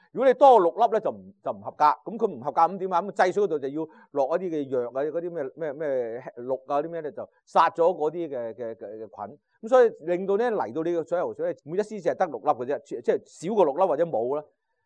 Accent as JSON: {"language": "Cantonese", "town": "Guangzhou", "region": "Guangdong", "country": "China", "tie": "born or raised there", "moved": "yes", "lives_now": "United States", "said": "我细个时候我喺广州大嘅。"}